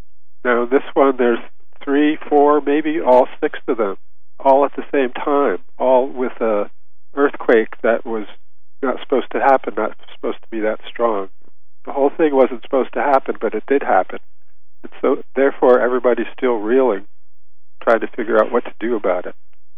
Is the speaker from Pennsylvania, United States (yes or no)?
no; Connecticut, United States; I'm originally from Connecticut, southeastern Connecticut, where the Millstone nuclear plants are